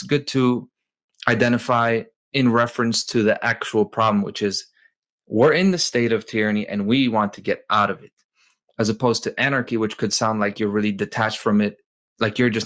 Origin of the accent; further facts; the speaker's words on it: Poland; English is a second language; now in United States; I'm an immigrant here. I'm from Poland, right?